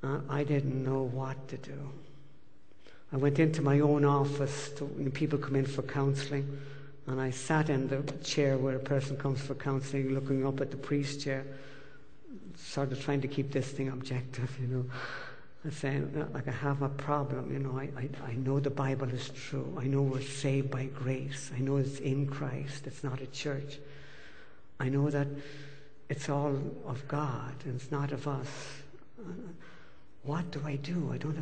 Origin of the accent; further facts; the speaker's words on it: Ireland; And I'm Irish, so I began to drink even more heavily than the Irish normally do.